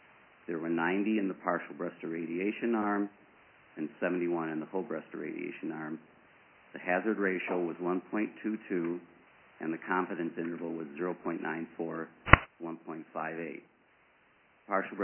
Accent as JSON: {"language": "English", "region": "Midwest", "country": "United States", "said": "I'm from the Midwest."}